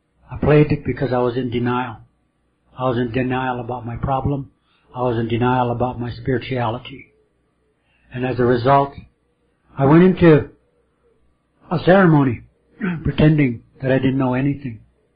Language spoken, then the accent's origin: English; Roseville, South Dakota, United States; now in Albuquerque, United States; I'm from Roseville, South Dakota. But I've been transplanted to Albuquerque because of a need to work.